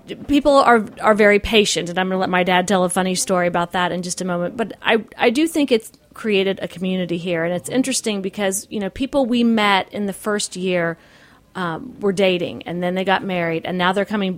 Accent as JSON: {"language": "English", "region": "Illinois", "country": "United States", "said": "Since we're from Illinois, they sort of are, those expats are coming to us."}